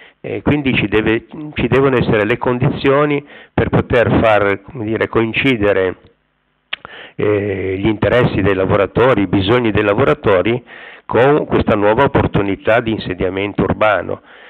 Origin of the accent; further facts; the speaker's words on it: Sestri, Liguria, Italy; io sono di Sestri, quindi posso solo che congratularmi per quello che sarà fatto.